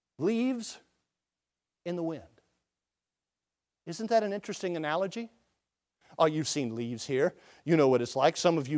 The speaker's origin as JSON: {"language": "English", "region": "South Carolina", "country": "United States", "tie": "born or raised there", "said": "Now, I was born in South Carolina. I grew up saying, yes, sir, no, sir, yes, ma'am, no, ma'am."}